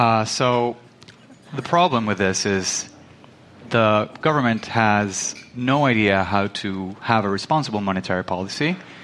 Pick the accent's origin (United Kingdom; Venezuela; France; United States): Venezuela; moved away; I'm born and raised in Venezuela. I lived there until 2015. I am now traveling